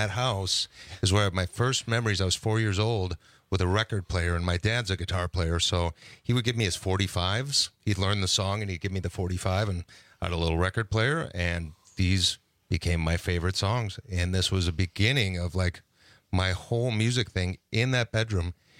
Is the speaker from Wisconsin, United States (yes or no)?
yes; Sauk City, Wisconsin, United States; born there; I was born in Sauk City. I was born in that hospital. And I said, I used to live on Monroe Street.